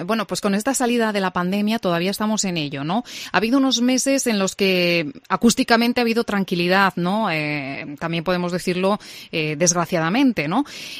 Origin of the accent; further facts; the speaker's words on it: Salamanca, Castile and León, Spain; ¿Somos los salmantinos muy, muy ruidosos?